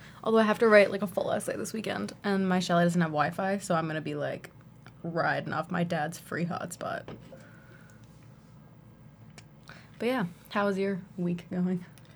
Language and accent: English; Canada; because I'm Canadian